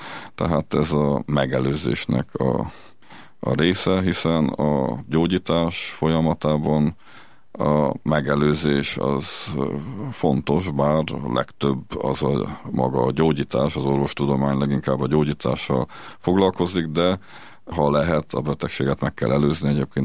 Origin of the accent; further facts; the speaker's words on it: Târgu Mureș, Mureș County, Romania; Tehát mi Erdélyben, és ahonnan származom, illetve ahol élek, Marosvásárhelyen, ökumenikus szellem uralkodik